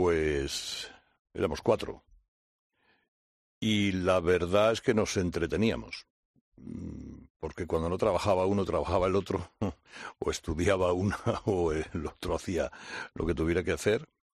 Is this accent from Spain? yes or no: yes; Barcelona, Catalonia, Spain; Yo vivía en Barcelona, ¿sí?, de chico.